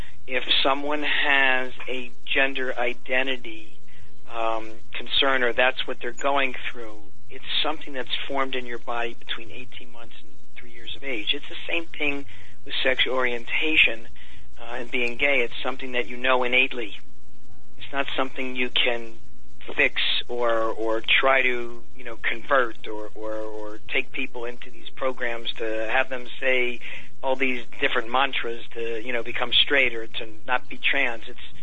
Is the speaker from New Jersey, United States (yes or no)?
no; Baltimore, Maryland, United States; born there; Right, I was born a female in Baltimore, Maryland.